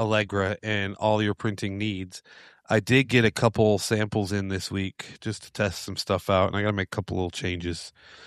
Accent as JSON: {"language": "English", "town": "Daytona", "region": "Florida", "country": "United States", "tie": "born there", "said": "I always watch that because I was born in Daytona."}